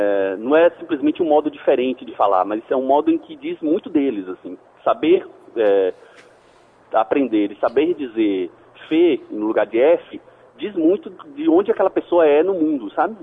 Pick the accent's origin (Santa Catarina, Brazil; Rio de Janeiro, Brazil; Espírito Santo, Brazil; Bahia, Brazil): Bahia, Brazil; Como eu sou baiano, isso facilitou um pouco o processo de produção, porque eu ainda tenho muitos contatos lá, né? Minha família ainda está lá.